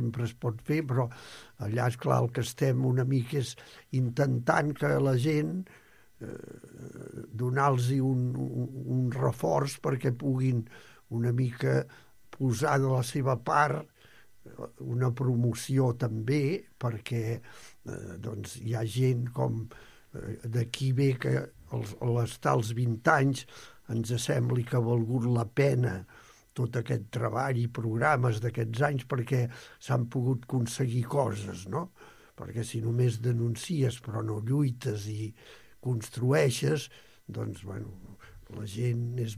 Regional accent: Barcelona, Catalonia, Spain; Servidor soc del barri de la Sagrera, i allà al barri de la Sagrera, quan érem jovenets

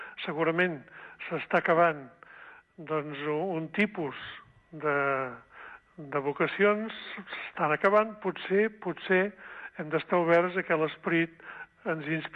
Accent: Olot, Catalonia, Spain; born there; now in Figueres, Spain; Jo sóc fill del bisbat de Girona, però nascut a Olot i he passat diversos nomenaments i ara estic a Figueres

